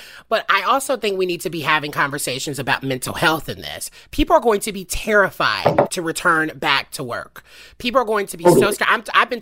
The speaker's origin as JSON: {"language": "English", "town": "Nashville", "region": "Tennessee", "country": "United States", "said": "And I'm from Nashville. So that's probably how a lot of people in the South, middle of America are thinking."}